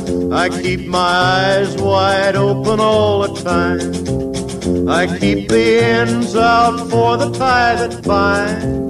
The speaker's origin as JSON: {"language": "French", "town": "Clermont-Ferrand", "region": "Auvergne-Rhône-Alpes", "country": "France", "said": "Et c'est une chanson qui appartient à un lieu qui est chez moi, à Clermont-Ferrand."}